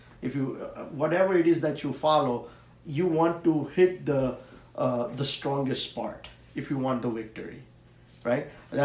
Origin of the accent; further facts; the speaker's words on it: India; when I was growing up in India, as some of you were